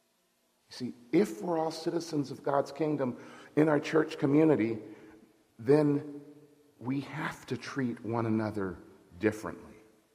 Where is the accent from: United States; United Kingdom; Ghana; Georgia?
Ghana; Accra, Greater Accra; my parents were missionaries in West Africa. And I remember growing up in Accra, Ghana.